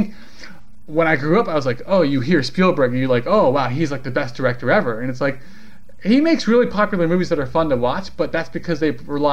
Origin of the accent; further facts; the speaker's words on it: South Carolina, United States; Why do you talk like that? It's like, because I'm from South Carolina. It's like, yeah, I know, but where are you from? No, I'm from South Carolina.